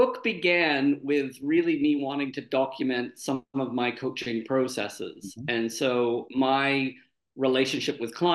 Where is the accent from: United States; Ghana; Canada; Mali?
Canada; moved away as an adult; also born or lived in United Kingdom; I grew up in Canada and graduated with a couple of degrees before I immigrated to the United Kingdom.